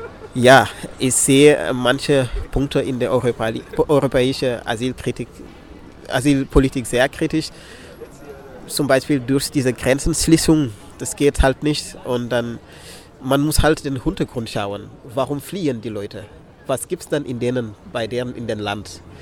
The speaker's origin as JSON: {"language": "German", "country": "Senegal", "lives_now": "Freiburg, Germany", "said": "Ursprünglich komme ich aus dem Senegal"}